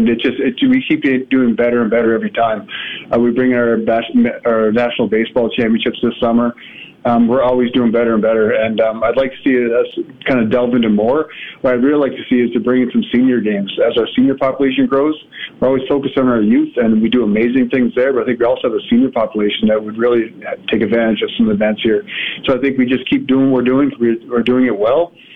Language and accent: English; Canada; I come from St. Yvette